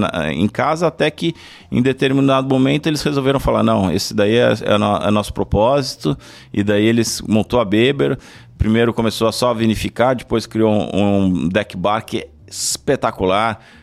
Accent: São Paulo, Brazil; Como nós somos paulistanos, né?

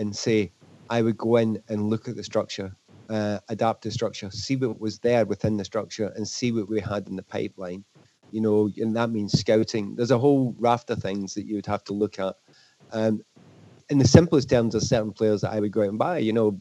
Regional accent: Scotland, United Kingdom; obviously being Scottish and watched a lot of Scottish football

